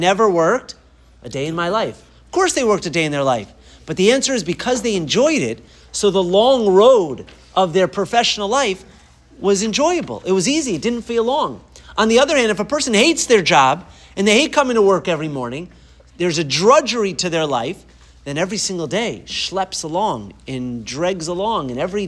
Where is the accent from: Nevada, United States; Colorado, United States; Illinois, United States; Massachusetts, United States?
Massachusetts, United States; Boston; even though I grew up in Boston, I'm supposed to be cultured.